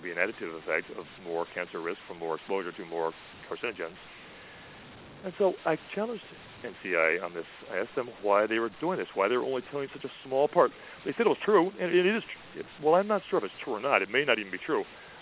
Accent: Lisbon, New York, United States; the one that came from my hometown, the town of Lisbon. Lisbon, New York

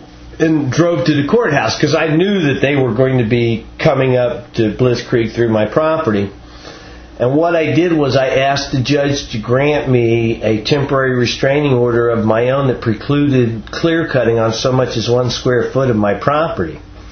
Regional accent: Jeffersonville, Indiana, United States; I grew up in rural America. As a child, I grew up outside of Jeffersonville, Indiana, which at the time I lived there was a small rural farming community.

